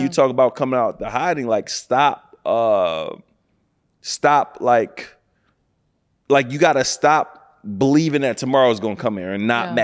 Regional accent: Philadelphia, Pennsylvania, United States; I need you to go get my birth certificate because we're from Philly.

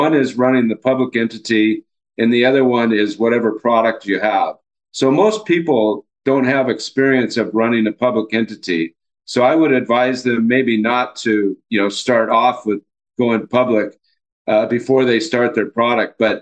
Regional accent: Seattle, Washington, United States; I'm from Seattle, and most of the companies up there, they're all private

